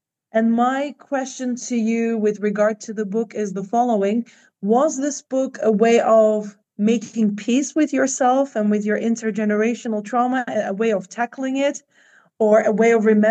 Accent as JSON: {"language": "English", "country": "Cyprus", "tie": "born or raised there", "said": "And well, for me also, growing up in Cyprus, I always heard stories about the war and division"}